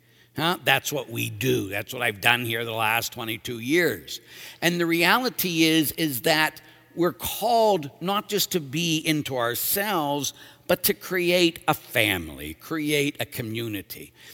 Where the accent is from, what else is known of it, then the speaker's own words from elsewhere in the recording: Pittsburgh, Pennsylvania, United States; so about going back to the Diocese of Erie, though I'm from Pittsburgh.